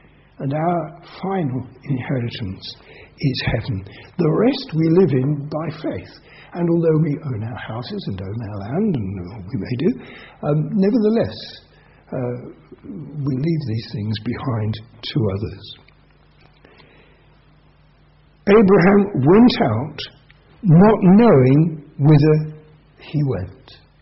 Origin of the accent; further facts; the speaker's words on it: United Kingdom; We would say that we're British and we'd be happy to be British.